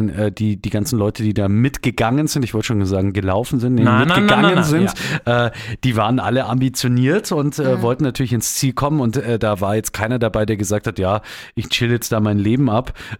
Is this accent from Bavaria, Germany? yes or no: yes; Bavaria, Germany; wie man das bei uns in Bayern sagt.